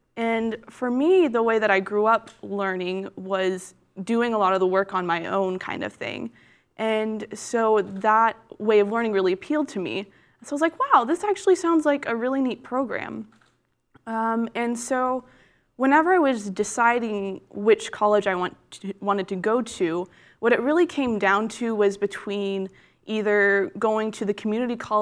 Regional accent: Victoria, Texas, United States; So I'm from Victoria, Texas. It's between here and Corpus.

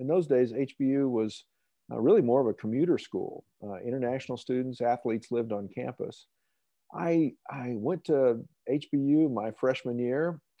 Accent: Houston, Texas, United States; Houston's my hometown. I grew up there, went to middle school.

